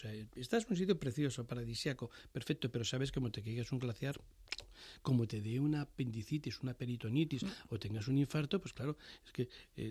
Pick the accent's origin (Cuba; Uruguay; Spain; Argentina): Spain; Madrid, Community of Madrid; yo, que soy de Madrid, meseta, que no entiendo nada de mar